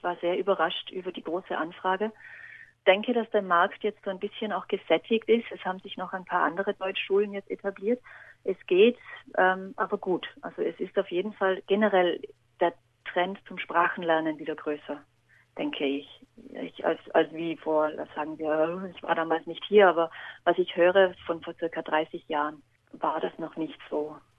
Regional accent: Austria; Abitur oder bei uns in Österreich zur Matura.

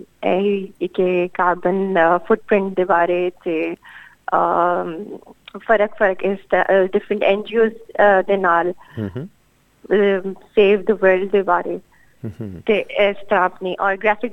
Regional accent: Lahore, Punjab, Pakistan; ਮੈਂ ਲਾਹੌਰ ਤੋਂ ਹੈਗੀ ਹਾਂ, ਮੇਰੀ ਸਟੱਡੀਜ਼ ਬੈਚਲਰਸ ਅਤੇ ਮਾਸਟਰਸ ਦੋਵਾਂ ਨੈਸ਼ਨਲ ਕਾਲਜ ਆਫ ਆਰਟਸ ਤੋਂ ਹੈਗੀਆਂ ਨੇ

